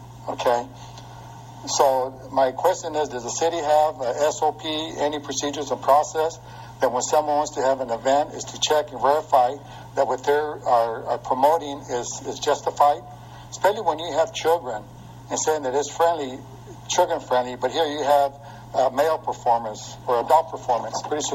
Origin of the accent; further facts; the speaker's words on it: Visalia, California, United States; I'm proud to say that I'm from Visalia.